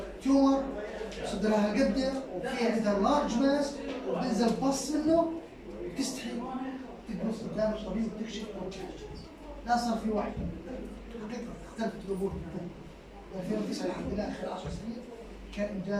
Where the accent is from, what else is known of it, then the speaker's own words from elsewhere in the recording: Jordan; بالعالم كله عندنا في الاردن